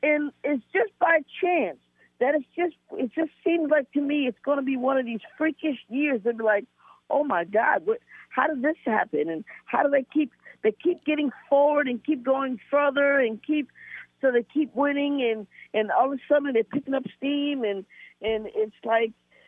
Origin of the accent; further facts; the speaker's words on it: Brooklyn, New York, United States; You know, I am from Brooklyn, so it would be one hell of a battle to see the Brooklyn Nets against the Golden State Warriors.